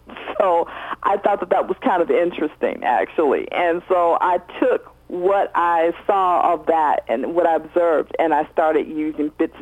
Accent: Chicago, Illinois, United States; now in Europe; it totally comes from growing up in Chicago and riding the L.

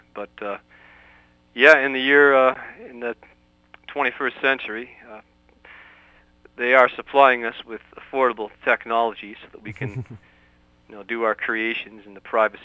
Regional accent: Toronto, Ontario, Canada; Well, I'm from Toronto, Canada, so just north of the border

